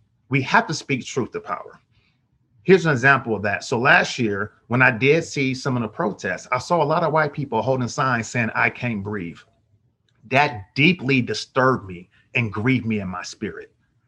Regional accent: Oakland, California, United States; And I'm born and raised in Oakland, 1974.

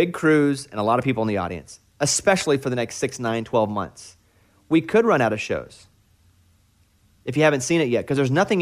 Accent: Arkansas, United States; I want to eventually lead the state of Arkansas. That's my home state.

